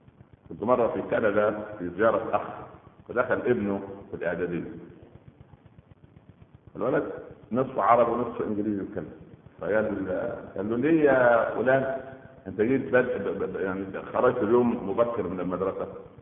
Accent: Egypt

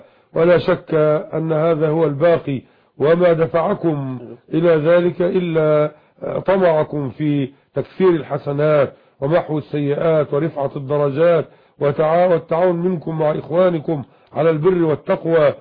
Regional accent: Mit Hadid, Dakahlia, Egypt; بقريتنا ميت حديد مركز بنية النصر بقهلية مصر

